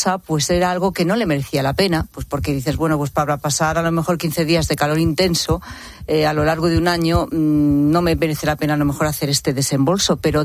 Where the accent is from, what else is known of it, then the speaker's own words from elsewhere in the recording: Castile and León, Spain; En mi pueblo, por ejemplo, que es un pueblo de Castilla, de Zamora